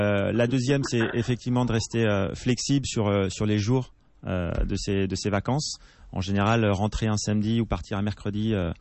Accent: Lyon, Auvergne-Rhône-Alpes, France; Je suis originaire de Lyon

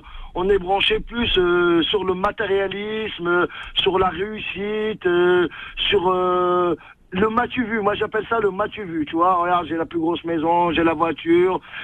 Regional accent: Barbacha, Béjaïa Province, Algeria; Je suis de Barbacha exactement.

